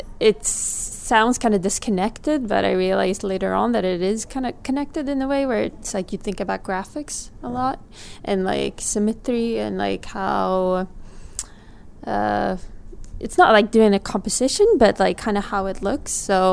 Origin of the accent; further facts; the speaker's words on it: Stockholm, Stockholm County, Sweden; So I grew up in Stockholm, Sweden. My mom's Swedish and my dad is Eritrean, and I think from a very early age I grew up in a very immigrant neighborhood in Sweden